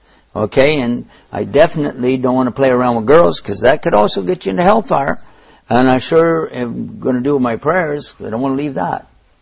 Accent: Ohio, United States; especially when I was growing up in Ohio

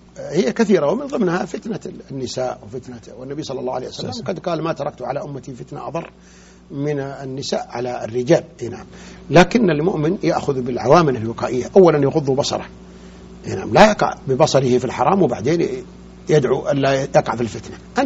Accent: Saudi Arabia; ليس في بلادنا السعودية وليس في البلاد العربية

